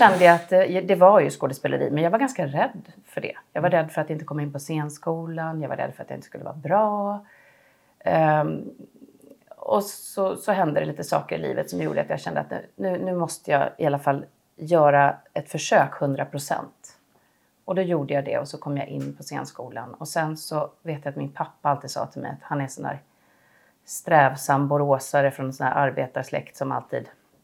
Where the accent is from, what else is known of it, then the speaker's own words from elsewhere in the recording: Gothenburg, Västra Götaland County, Sweden; Jag kommer från Göteborg. Jag har en mamma som kom från Bulgarien från början, men jag har vuxit upp i Sverige med en svensk pappa, men jag är tvåspråkig.